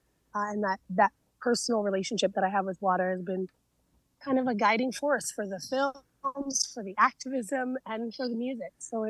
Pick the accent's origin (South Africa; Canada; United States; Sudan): Canada; Six Nations of the Grand River, Ontario; Mohawk Turtle Clan from the Six Nations of the Grand River. And even introducing myself, like using my native language